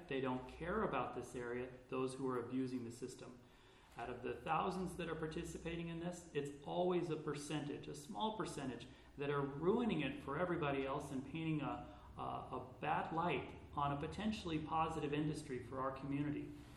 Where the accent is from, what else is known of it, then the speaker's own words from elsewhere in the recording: Oregon, United States; I grew up in the Illinois Valley. I spent a lot of time in the Tequilma area as a kid.